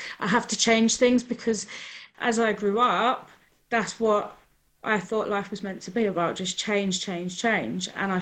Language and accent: English; Newcastle, North East England, United Kingdom; also born or lived in London; I started off in Newcastle.